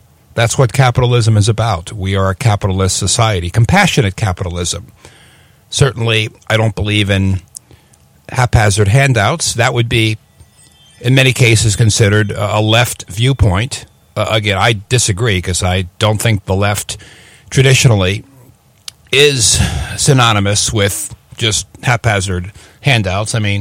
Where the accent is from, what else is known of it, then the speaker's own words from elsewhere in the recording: East Coast, United States; Maybe that's my East Coast upbringing. You know, I lost my accent. I can fake it, but, you know, I kind of sound a little Midwest, I think, at this point.